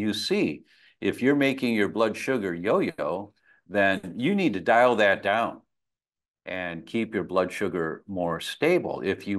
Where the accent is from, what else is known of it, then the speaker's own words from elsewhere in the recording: Detroit, Michigan, United States; But I was born and raised in Detroit, and my genetics tell me I'm 99% Italian and Greek.